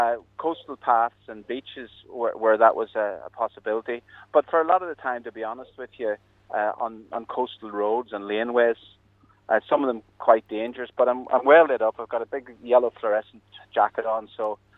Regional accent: Belfast, Northern Ireland, United Kingdom; moved away; I'm originally from Belfast, you see, so even though I've been living down south for 36 odd years, I've been out of Belfast for over 40.

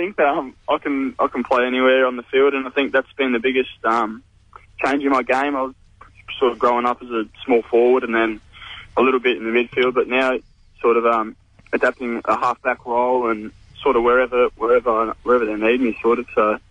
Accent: Melbourne, Victoria, Australia; now in Brisbane, Australia; I was from Melbourne, so born in Reservoir. And then my family moved up about 5 years ago from there, and they're out in Redlands in Brisbane

